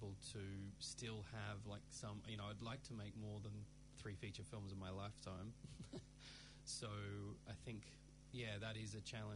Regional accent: Melbourne, Victoria, Australia; moved away; I grew up in Australia, but I've lived here for 10 years.

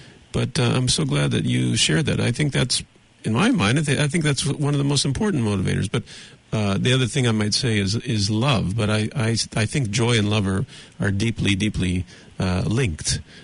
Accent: United States; I'm from the United States

